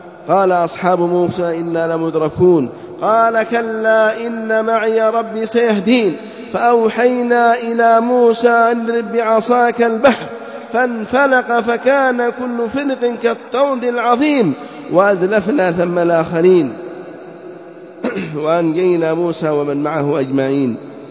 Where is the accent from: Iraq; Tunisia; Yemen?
Yemen; كم من القباب والقبور في بلادنا اليمن التي تعبد من دون الله،